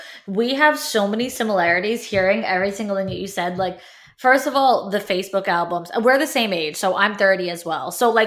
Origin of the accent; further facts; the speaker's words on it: New York, United States; So I'm from New York, but so I watched